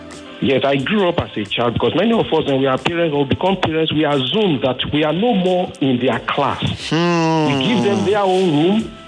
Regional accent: Ikorodu, Lagos, Nigeria; from Ikorodu.

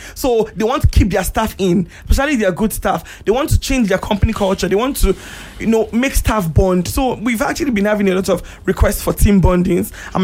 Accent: Nigeria; Okay, for me as a Nigerian, there are 200 million approximately Nigerians

